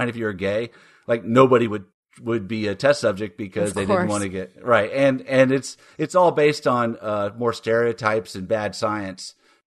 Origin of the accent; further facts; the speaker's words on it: Texas, United States; accent: Texas; probably my Texas accent that screwed